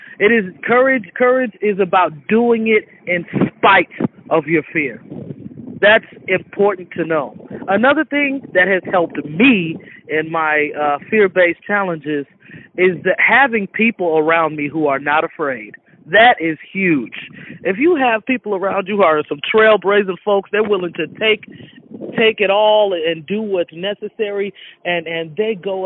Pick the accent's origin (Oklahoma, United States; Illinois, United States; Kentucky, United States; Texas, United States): Illinois, United States; Chicago; because I'm a city person, you know what I'm saying? I'm from Chicago. I'm urban all day long.